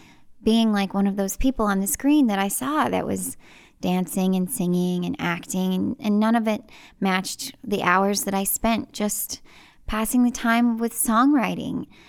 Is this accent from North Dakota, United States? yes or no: no; Texas, United States; Right. I'm from Texas.